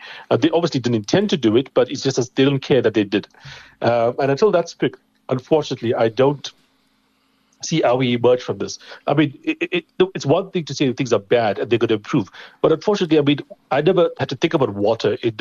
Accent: Durban, KwaZulu-Natal, South Africa; I grew up in Durban. I spent the first, almost 30 years of my life there.

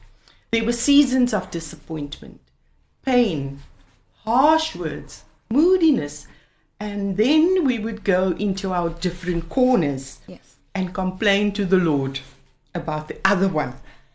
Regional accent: Stellenbosch, Western Cape, South Africa; now in Cape Town, South Africa; so we got married in the hometown of, my hometown of Stellenbosch.

